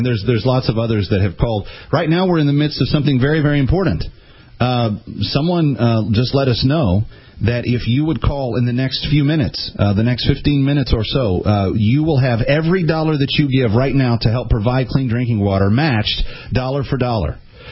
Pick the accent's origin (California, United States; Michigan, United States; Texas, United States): Texas, United States; Fort Worth; I want to say thank you to Mark, who was listening on Sirius XM from Fort Worth, Texas, my hometown.